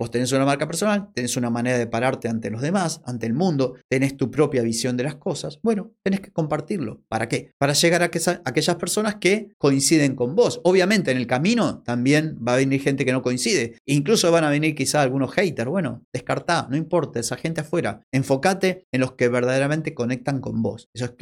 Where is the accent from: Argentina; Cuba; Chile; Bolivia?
Argentina; Y en vez de decirte, che, para vender más tenés que hacer tal cosa, yo dijera, para vender más tienes que hacer. Ya suena mal, se nota que en mi país no hablamos así.